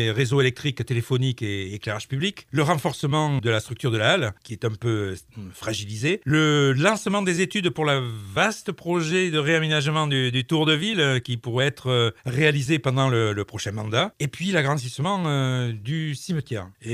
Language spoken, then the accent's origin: French; Villeréal, Nouvelle-Aquitaine, France; also born or lived in Paris; je suis né et j'ai grandi à Villeréal, où ma famille a ses racines. Et après mes études, je suis parti à Paris, où j'ai fait une partie de ma carrière professionnelle comme cadre à EDF.